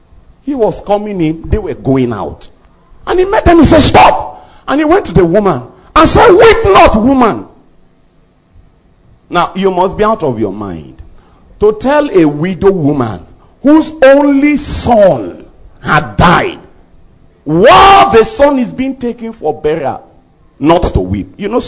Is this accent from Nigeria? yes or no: yes; Nigeria; my normal church mind, as a Nigerian, you know what comes to my mind?